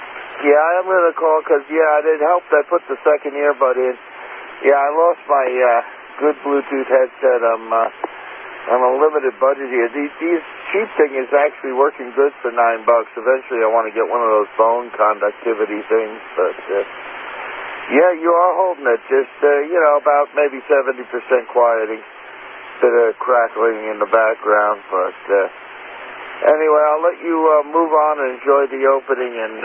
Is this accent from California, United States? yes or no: no; Port Jefferson, New York, United States; because I'm originally from Port Jefferson, so I know the geography